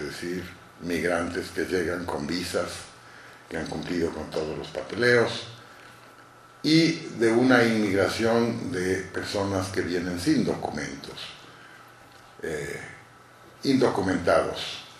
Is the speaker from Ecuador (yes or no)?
yes; Ecuador; also born or lived in United States; soy del Ecuador. Hice mis estudios universitarios en los Estados Unidos, Pennsylvania State University en ciencia política y en la Universidad de Pittsburgh un doctorado en estudios públicos e internacionales